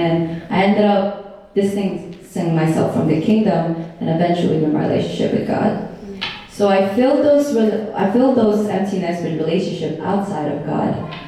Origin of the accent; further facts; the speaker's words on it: Philippines; now in United States; I grew up in the Philippines. I'm the youngest of three kids